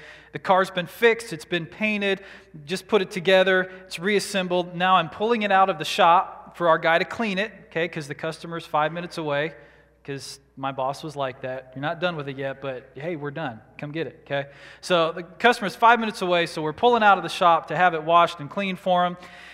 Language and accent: English; Washington, United States; I grew up out in Washington State in the mountains, so this is, you know, really just a snow drizzle.